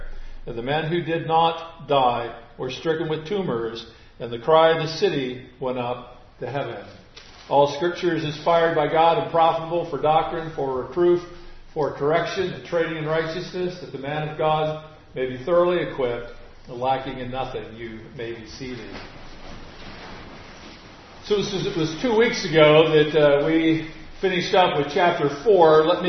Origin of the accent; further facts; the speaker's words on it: Iowa, United States; I am from Iowa. We call the area that I grew up in the Quad Cities.